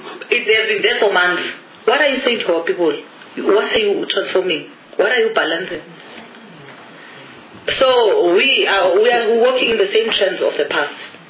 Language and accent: English; Soweto, Gauteng, South Africa; I stay in Welcheyevel. Don't visit me. I come from Soweto.